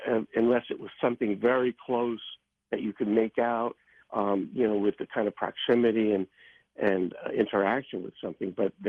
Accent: Brooklyn, New York, United States; I grew up in Brooklyn, but I spent my summers upstate, sort of out in the country

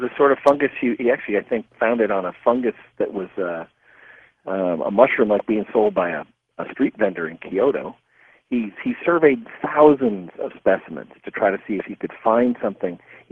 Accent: Toledo, Ohio, United States; I grew up in Toledo, Ohio, on the shores of Lake Erie.

